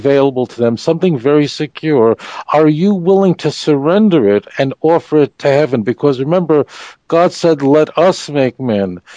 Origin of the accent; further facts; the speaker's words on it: Brooklyn, New York, United States; Brooklyn, New York. My hometown. It's hard to tell from my British accent, but it's true.